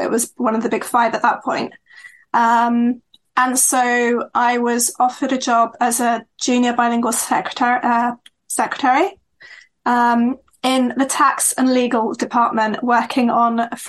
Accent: United Kingdom; accent: British; moved away as an adult; So I think that you can hear from my voice that I'm British. So I was born and raised there. And then came to Disneyland Paris to work in 1999. And yeah, so I worked there for 2 years.

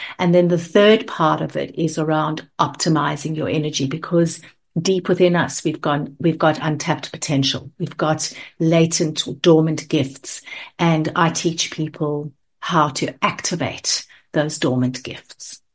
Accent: South Africa; I grew up in South Africa

